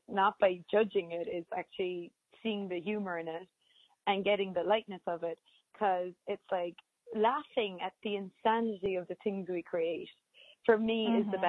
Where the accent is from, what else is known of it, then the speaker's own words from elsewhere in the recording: Ireland; I grew up in Ireland